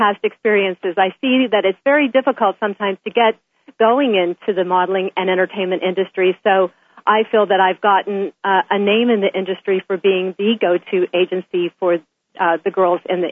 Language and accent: English; Uniontown, Pennsylvania, United States; I competed in 1972 in my very first pageant in my hometown of Uniontown, Pennsylvania in 1972